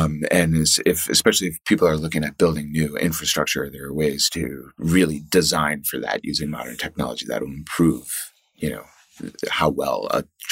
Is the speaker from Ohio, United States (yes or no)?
no; Boston, Massachusetts, United States; born there; also born or lived in Germany; I was originally born in Boston. I've lived in many different places in the U.S., but I came here most immediately from Germany, where I did my PhD.